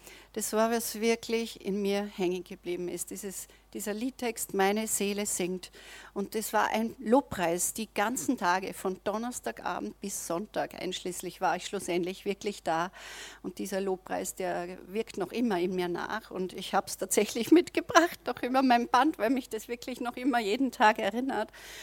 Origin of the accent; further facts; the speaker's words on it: Austria; Ich bin Österreicher, aber auch Deutsche im Herzen.